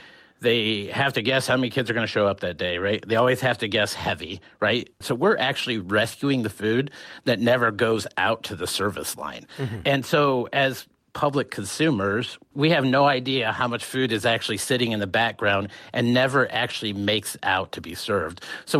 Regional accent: Elkhart, Indiana, United States; Yeah, so in the public school example, Elkhart Community Schools, that's actually my hometown.

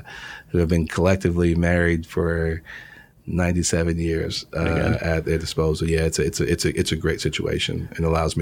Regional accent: Queens, New York, United States; I was born and raised in Southeast Queens.

